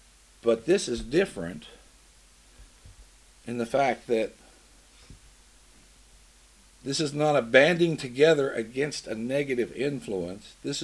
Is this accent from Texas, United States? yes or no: no; Georgia, United States; also born or lived in West Virginia; I was from Georgia and West Virginia.